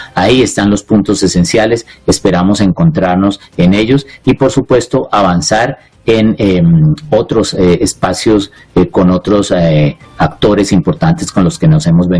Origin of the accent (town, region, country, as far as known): Colombia